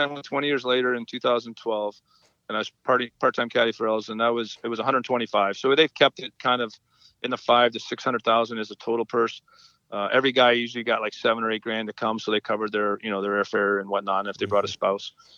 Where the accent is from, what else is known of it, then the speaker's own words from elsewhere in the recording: Ontario, Canada; So we have a lot of mutual friends that I grew up with in Ontario